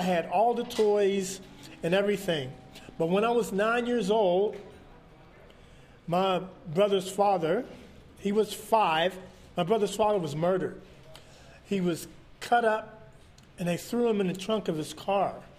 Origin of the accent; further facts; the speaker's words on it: Pittsburgh, Pennsylvania, United States; I'm 60 years old. I'm from Pittsburgh, Pennsylvania. All the guys that I grew up with are dead or in prison.